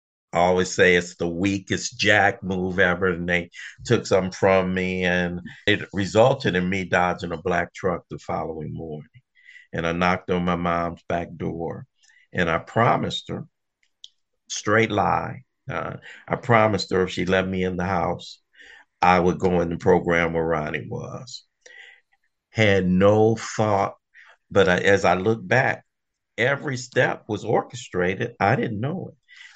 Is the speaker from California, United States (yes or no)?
yes; Los Angeles, California, United States; I'm from Los Angeles, California, all my life.